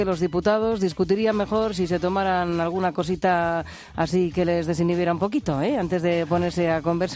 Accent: Region of Murcia, Spain; Bueno, en Murcia, por ejemplo, en mi tierra están

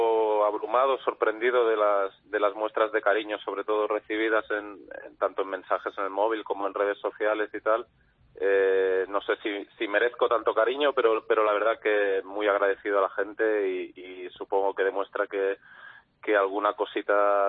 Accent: Calella, Catalonia, Spain; aquí en Cataluña, en mi pueblo, en Calella

